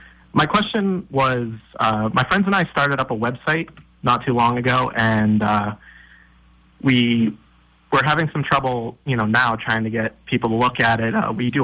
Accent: New Hampshire, United States; So our thing is like where I'm from New Hampshire, everybody that's on the podcast and that runs our site is from New Hampshire as well.

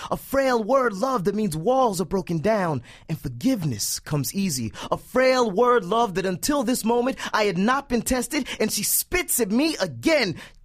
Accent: Florida, United States; now in New York, United States; I actually fell in love with the slam here in New York. I'm from Florida.

